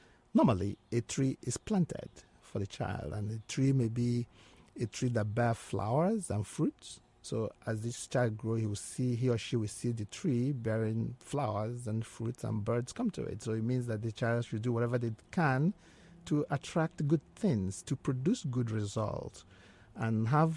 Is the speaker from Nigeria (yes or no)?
yes; Nigeria; So growing up in Nigeria, our parents and our grandparents and some elders are able to look at a particular child and say, this child is this or that.